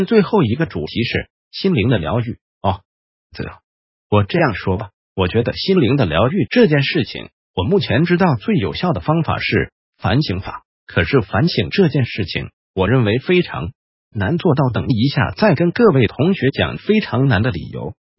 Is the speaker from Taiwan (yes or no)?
yes; Taiwan; 我们台湾人的健康噩梦修道病，基本上也是我们的社会风气太不支持真小人而产生的吧。